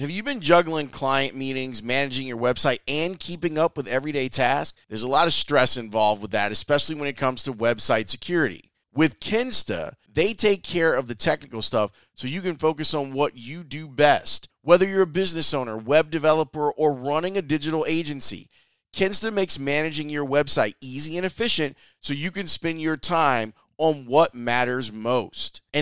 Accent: Chicago, Illinois, United States; I grew up in Roseland, you know, so around 111th and Halsted is where I grew up. And that's really only about 3 miles away from the lake. I didn't go to the lake until I was probably 12 or 13 years old.

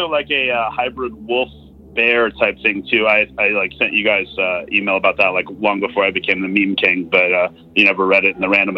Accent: Wisconsin, United States; I'm also from Wisconsin

